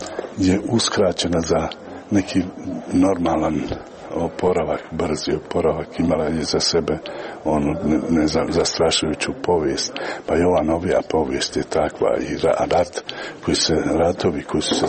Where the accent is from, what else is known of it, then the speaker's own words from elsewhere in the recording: Tuzla, Tuzla Canton, Bosnia & Herzegovina; jer ja dolazim iz Tuzli, na neki način ovo je mene više od simboličkog povratka kući.